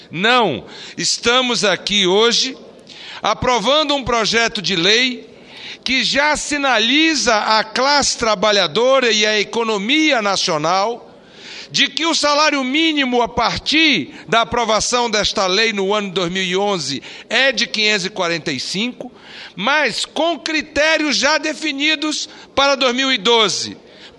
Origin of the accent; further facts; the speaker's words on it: Amazonas, Brazil; Venho do Amazonas, aonde, no interior do nosso estado, não temos a realidade de prefeituras que possam pagar salários mínimos